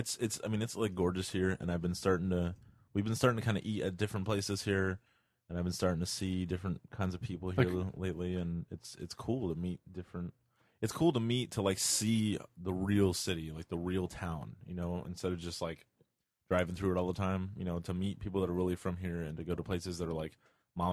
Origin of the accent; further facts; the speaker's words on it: Miami, Florida, United States; Miami is still my hometown.